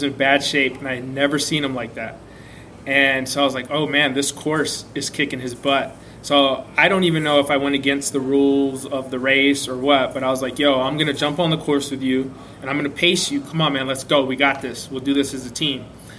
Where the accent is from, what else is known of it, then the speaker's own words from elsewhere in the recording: San Diego, California, United States; I'm from South Cal, I'm from San Diego.